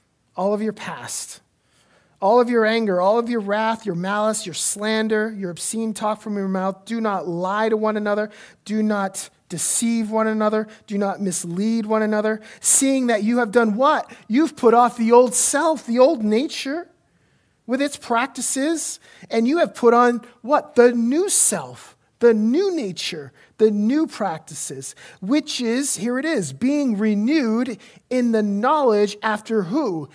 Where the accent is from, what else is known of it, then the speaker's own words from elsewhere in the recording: Maine, United States; accent: Maine; Man, that was a Mainer right there. My Maine accent came out right there.